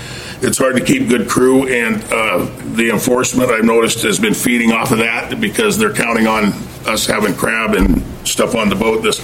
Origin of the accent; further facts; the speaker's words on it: Westport, Washington, United States; I'm from Westport. I'm a commercial crab fisherman there.